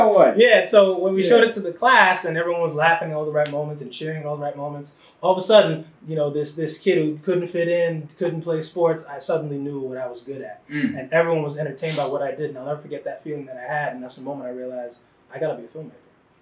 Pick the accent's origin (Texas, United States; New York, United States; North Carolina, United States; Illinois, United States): New York, United States; Bronx; So born, raised in the Bronx. I'm the youngest of three boys. I have two older brothers.